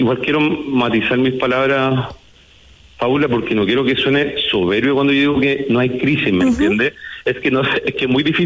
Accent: Chile; nosotros como chilenos y chilenas

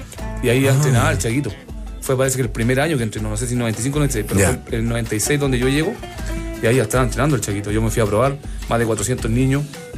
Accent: Pudahuel, Santiago Metropolitan, Chile; Pudahuel, yo nací en Pudahuel.

